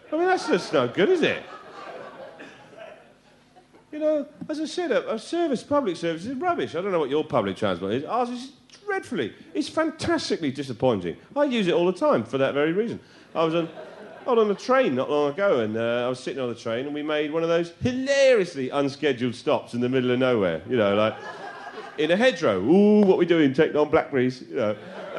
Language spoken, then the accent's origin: English; England, United Kingdom; I'm English, in case you hadn't worked that out yet.